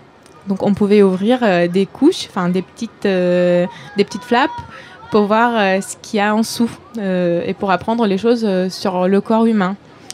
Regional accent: Lithuania; moved away as an adult; now in Paris, France; Moi, je viens de la Lituanie. Je suis née là-bas, j'ai grandi là-bas, j'ai commencé mes études là-bas et ensuite je suis venue pour continuer mes études à Paris.

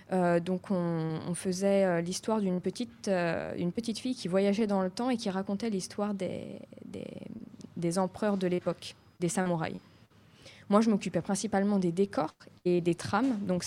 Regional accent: France; je ne pourrais pas devenir mangaka au Japon, car je suis française.

